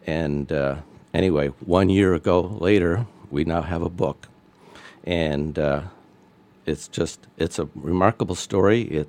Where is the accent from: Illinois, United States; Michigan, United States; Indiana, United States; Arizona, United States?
Arizona, United States; I'm from Arizona.